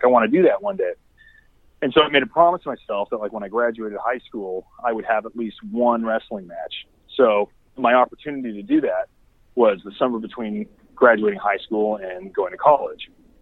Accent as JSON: {"language": "English", "town": "Sherman Oaks", "region": "California", "country": "United States", "tie": "born or raised there", "said": "So, I live, you know, I grew up in Sherman Oaks"}